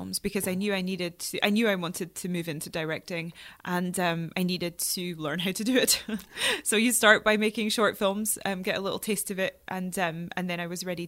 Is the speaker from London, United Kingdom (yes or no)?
no; Inverness, Scotland, United Kingdom; it's set in my hometown, Inverness in Scotland.